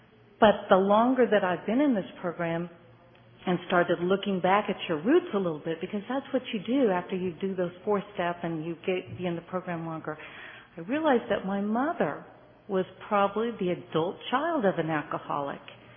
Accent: Wichita, Kansas, United States; And I'm from Wichita, Kansas. My home group is the First Tradition Group in Wichita

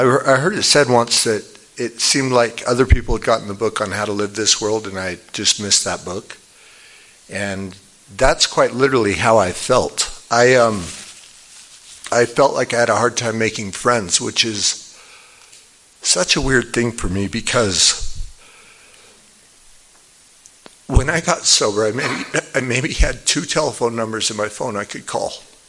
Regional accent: Farmington, United States; So in a general way, I was raised mostly in Farmington, oldest of six kids.

